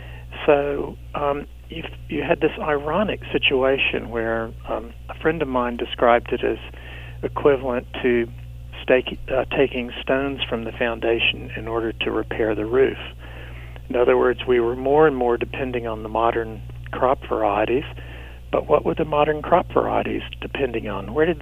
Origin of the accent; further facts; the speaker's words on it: the South, United States; I grew up in the American South, came of age in the 50s and 60s, was very much moved by, and to the extent I could at my age, participated in the civil rights movement in the South, in Memphis.